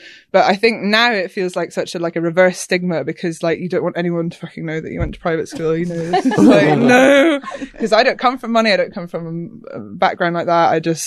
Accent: Edinburgh, Scotland, United Kingdom; born there; I was born in Edinburgh, but my parents are English, and they moved up to Edinburgh before I was born.

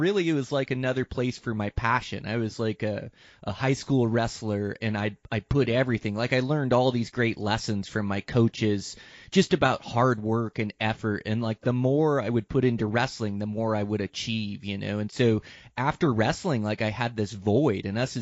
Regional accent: Washington, United States; See, I was born and raised in Washington.

